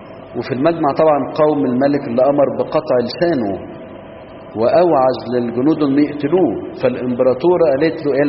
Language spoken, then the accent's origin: Arabic; Egypt; وفي أوسيم عندنا في مصر ناحية الجيزة